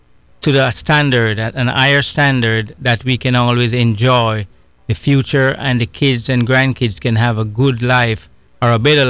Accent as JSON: {"language": "English", "region": "Kingston", "country": "Jamaica", "tie": "born or raised there", "lives_now": "Palm Bay, United States", "said": "I was born and raised in Kingston, Jamaica."}